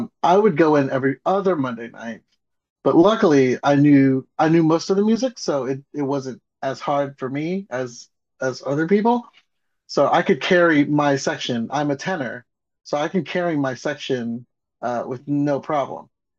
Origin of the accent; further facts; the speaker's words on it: Chattanooga, Tennessee, United States; I miss my hometown. So I moved. I was setting up at Austin Peay, and so I just decided to come back to Chattanooga and sing